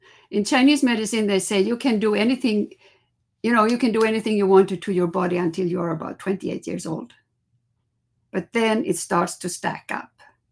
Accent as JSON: {"language": "English", "country": "Sweden", "tie": "born or raised there", "second_language": "English", "said": "I grew up in Sweden, and we had the only thing, street food you had there when I grew up"}